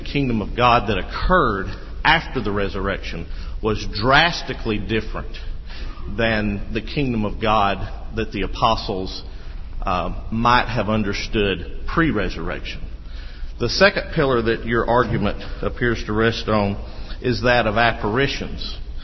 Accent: Alabama, United States; I hope my accent is not as far removed, being from North Alabama, from the British accents.

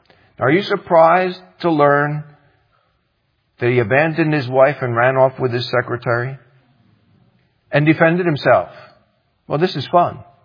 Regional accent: New Orleans, Louisiana, United States; But I do remember when I was growing up in New Orleans, Louisiana

